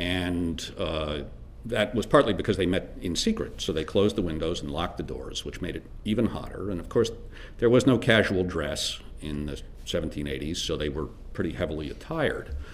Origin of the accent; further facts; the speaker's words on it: Maryland, United States; My home state, Maryland